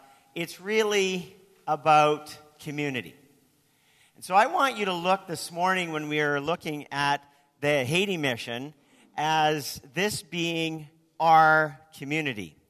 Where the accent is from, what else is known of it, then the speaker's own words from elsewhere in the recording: Canada; So, that means I'm from Canada.